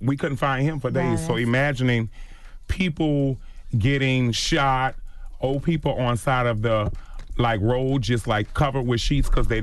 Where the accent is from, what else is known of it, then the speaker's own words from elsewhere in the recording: New Orleans, Louisiana, United States; I mean, I'm born and raised in New Orleans, Josephine Street